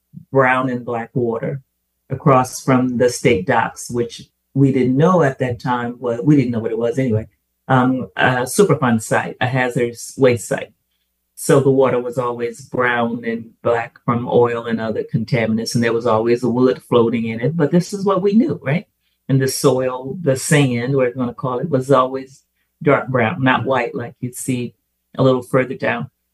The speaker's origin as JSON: {"language": "English", "town": "Mobile", "region": "Alabama", "country": "United States", "tie": "born or raised there", "said": "When I grew up in Mobile"}